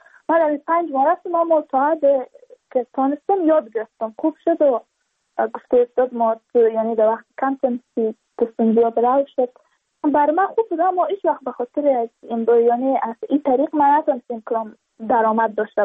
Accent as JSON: {"language": "Persian", "region": "Badakhshan", "country": "Afghanistan", "said": "ما از بدخشان هستیم، یعنی منطقه دور دستش"}